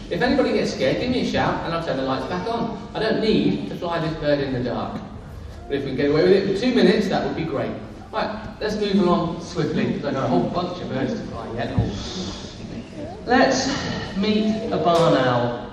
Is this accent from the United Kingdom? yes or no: yes; East of England, United Kingdom; A bird which was very common when I was a boy growing up in Suffolk